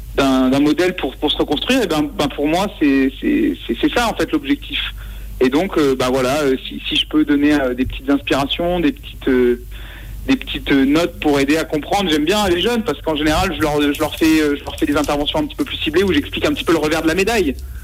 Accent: Bourges, Centre-Val de Loire, France; j'ai grandi à Bourges, donc encore un petit peu plus loin.

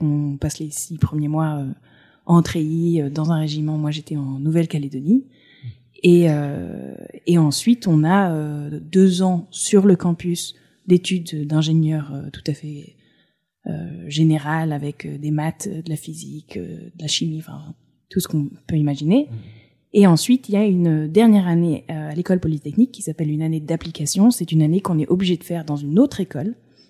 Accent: Provence-Alpes-Côte d'Azur, France; also born or lived in Cantal / United States / Paris; je suis Cantalou, j'aime dire ça parce que en fait tout le reste de mon parcours et de mes racines est assez hétéroclite, c'est-à-dire que j'ai un père sud-africain, j'ai grandi sur la Côte d'Azur, j'ai fait mes études aux États-Unis, j'ai fait mes études à Paris.

